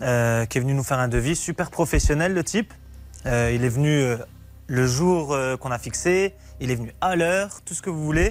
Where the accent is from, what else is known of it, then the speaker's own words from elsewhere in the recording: Grand Est, France; now in Audincourt, France; nous, on est des nouveaux habitants à Audincourt, on vient d'Alsace.